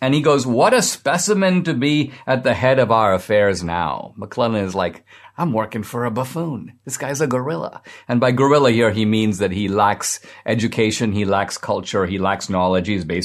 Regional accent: India; I grew up in India, and even though India is a Hindu country, my family was and is Catholic. We're part of a small Catholic minority in India, about 3%.

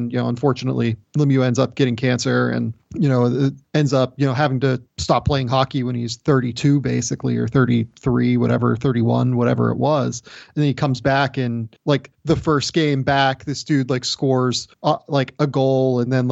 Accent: Pittsburgh, Pennsylvania, United States; Yeah, like for me, like growing up in Pittsburgh, right?

